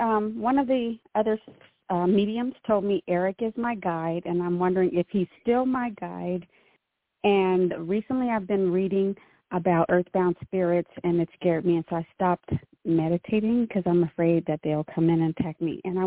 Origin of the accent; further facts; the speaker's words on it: California, United States; from Southern California.